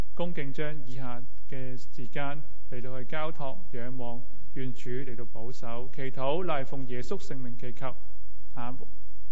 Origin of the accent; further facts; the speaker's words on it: China; 这个不单只是我们中国人的愿望